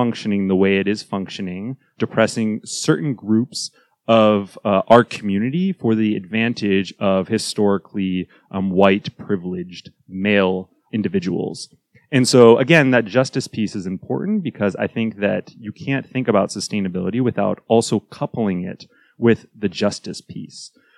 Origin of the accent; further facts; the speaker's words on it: Virginia, United States; now in Phoenix, United States; I'm from Virginia, so I grew up running on streets, but moving out here to Arizona, right in the middle of the desert here in Phoenix.